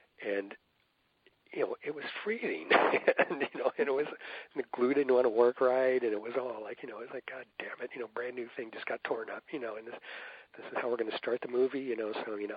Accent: California, United States; moved away; also born or lived in New York; I consider myself a Californian, even though I was born in New York, I lived in California

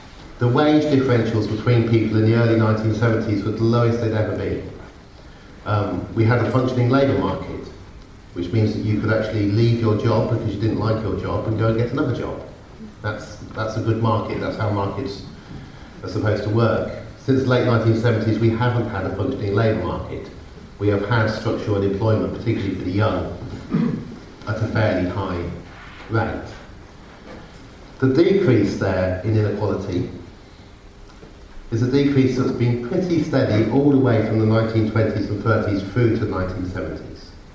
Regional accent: Oxford, South East England, United Kingdom; the picture is taken of a street in my hometown of Oxford

